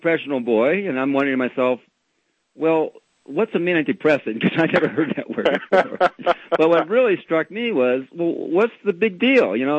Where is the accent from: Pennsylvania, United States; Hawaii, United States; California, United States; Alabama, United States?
Pennsylvania, United States; Pittsburgh; When I finally went to college, I grew up in Pittsburgh, PA, and I went to a college way out in Los Angeles. I got as far away as I could.